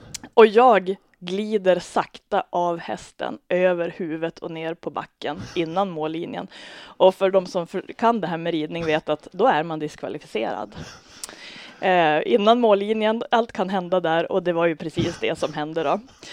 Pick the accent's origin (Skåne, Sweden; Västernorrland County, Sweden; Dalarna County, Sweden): Västernorrland County, Sweden; Bredbyn; Jag är uppvuxen i Bredbyn.